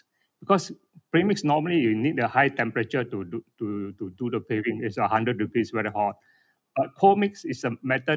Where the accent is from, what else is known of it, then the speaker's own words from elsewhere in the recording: Taiping, Perak, Malaysia; I'm from Taiping, actually.